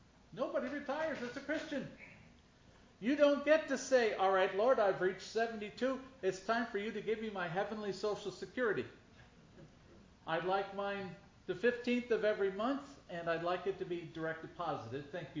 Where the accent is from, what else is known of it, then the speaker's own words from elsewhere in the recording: Boyertown, Pennsylvania, United States; In my hometown, in Boyertown, Pennsylvania. In the center of town is Trinity Evangelical Lutheran Church.